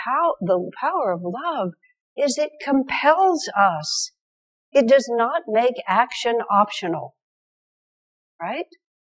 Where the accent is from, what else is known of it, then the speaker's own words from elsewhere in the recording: United States; I'm an American kid.